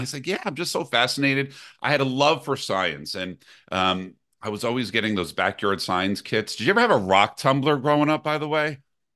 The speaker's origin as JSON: {"language": "English", "town": "Brick", "region": "New Jersey", "country": "United States", "tie": "born or raised there", "said": "but I practiced in my hometown in Brick, New Jersey."}